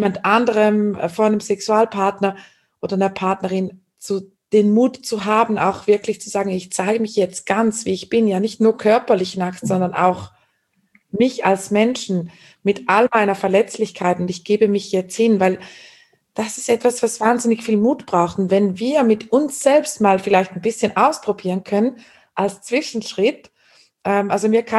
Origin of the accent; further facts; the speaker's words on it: Switzerland; ich bin eine Schweizerin.